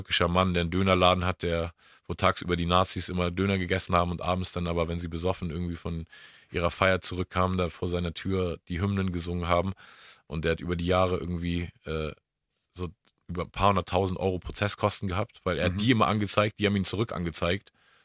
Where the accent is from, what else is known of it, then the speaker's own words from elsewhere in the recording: Hamburg, Germany; wir sind trotzdem irgendwie in Schmelztiegeln aufgewachsen. Ne? So, also … war mit aus Frankfurt, irgendwie … aus Stuttgart, ich Hamburg